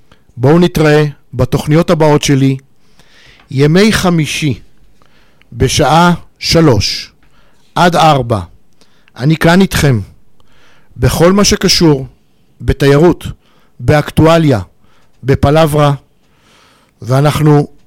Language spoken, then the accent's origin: Hebrew; Kfar Saba, Central District, Israel; שנינו כפר סבאים, כפר סבא, עיר הולדתי.